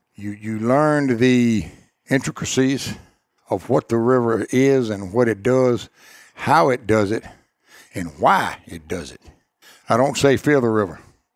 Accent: Mississippi, United States; Growing up on Lake Ferguson, Daddy had a boat. We'd go out on the lake.

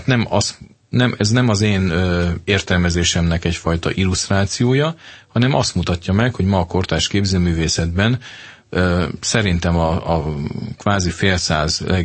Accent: Hungary

